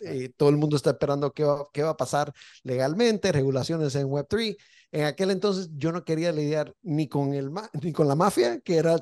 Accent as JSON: {"language": "Spanish", "town": "Miami", "region": "Florida", "country": "United States", "tie": "born or raised there", "said": "yo nací en Miami, mis padres son cubanos, mi esposa es cubana, he tenido el privilegio de ver cómo se desarrolla Miami a través de los últimos 45 años"}